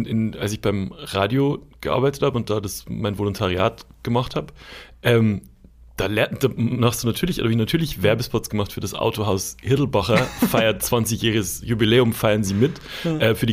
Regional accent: Schwandorf, Bavaria, Germany; kommt aus Schwandorf, aus dem Ort, wo ich aufgewachsen bin.

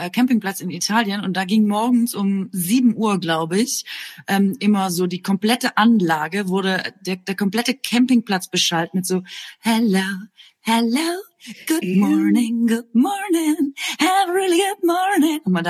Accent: Aalen, Baden-Württemberg, Germany; Aalen ist da, wo ich herkomme. Das ist richtig.

